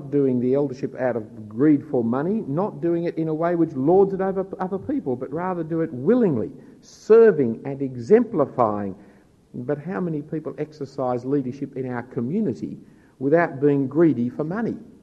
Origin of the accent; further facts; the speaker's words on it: Bellevue Hill, New South Wales, Australia; I grew up in Bellevue Hill